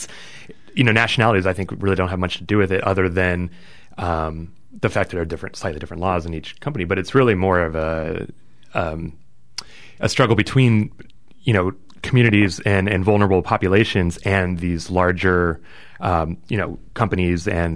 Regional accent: United States; Well, I'm from the States, and actually down there we deal with a lot of the same issues that you're dealing with.

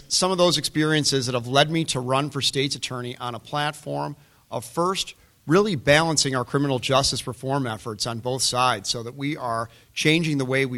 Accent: Chicago, Illinois, United States; I was born and raised here in Chicago on the north side.

